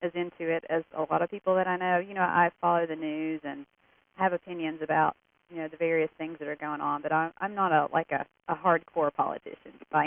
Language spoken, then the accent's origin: English; Tennessee, United States; Yeah, I'm actually from Tennessee